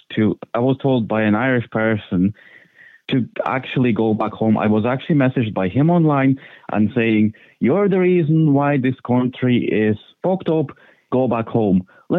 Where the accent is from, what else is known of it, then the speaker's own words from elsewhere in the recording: Lithuania; now in Ireland; Lithuania.